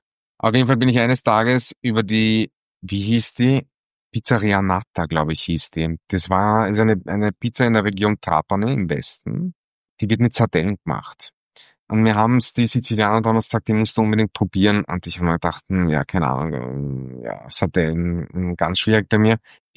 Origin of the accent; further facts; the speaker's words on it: Vienna, Austria; Ich bin Wiener, ich bin Genussmensch. Das kann ich nicht abstreiten. Mit italienischen Wurzeln